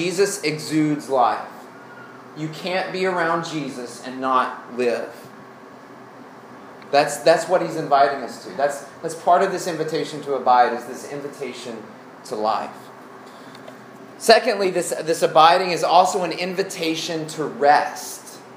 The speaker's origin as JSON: {"language": "English", "region": "Arkansas", "country": "United States", "tie": "born or raised there", "lives_now": "Louisville, United States", "said": "I mean, we had vines growing up in Arkansas, but they didn't grow as fast as they do here."}